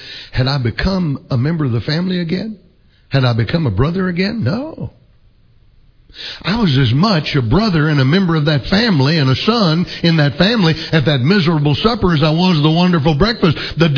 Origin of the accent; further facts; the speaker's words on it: Oklahoma City, Oklahoma, United States; See, in my home, growing up in Oklahoma City, we didn't have a den in our house.